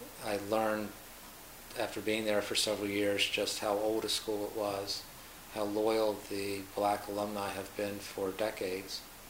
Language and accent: English; Baltimore, Maryland, United States; I grew up in Baltimore, Maryland, where I attended private schools.